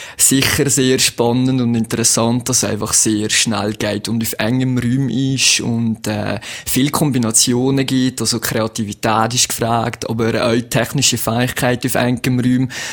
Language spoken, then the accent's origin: German; Valais, Switzerland; ich bin oben am Gums aufgewachsen